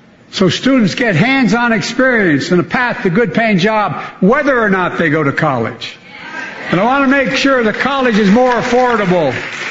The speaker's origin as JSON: {"language": "English", "region": "Delaware", "country": "United States", "said": "I come from Delaware."}